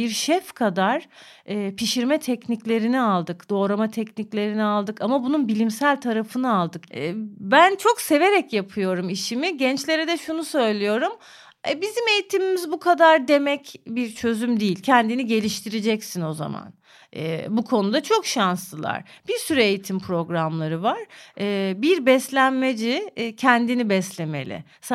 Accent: Mersin, Turkey; accent: Çukurova; ben Çukurova kızıyım. Benim dedem Antakyalı, babam Adanalı, annem Tarsuslu, ben Mersin'de doğdum büyüdüm. Nilay'cığım biz E'leri açık söyleriz. Benzer deriz, benzin deriz.

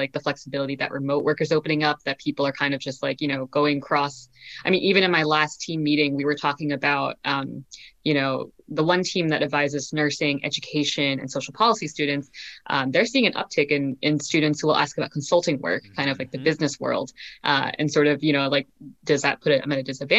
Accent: Pennsylvania, United States; I've stayed around the Philly area, Philly suburbs my entire life since I'm from the Philly suburbs.

